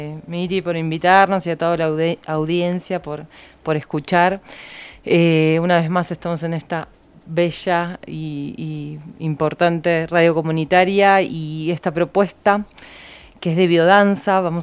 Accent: Mar del Plata, Buenos Aires Province, Argentina; Yo soy de Mar del Plata, estudié biodanza allá y soy viajera

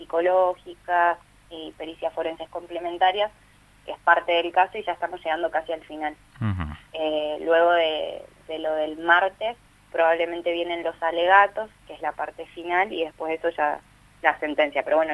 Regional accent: Buenos Aires, Argentina; moved away; yo soy de Buenos Aires y vivo acá hace bastantes años

